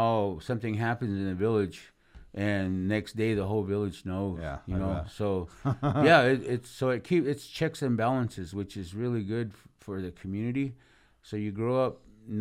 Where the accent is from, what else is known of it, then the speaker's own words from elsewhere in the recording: Winslow, Arizona, United States; I grew up in Winslow too.